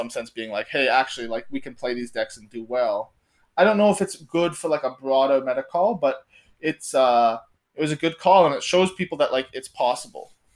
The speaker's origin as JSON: {"language": "English", "country": "Canada", "said": "And I bring up I'm Canadian, we get talking about Canadian television."}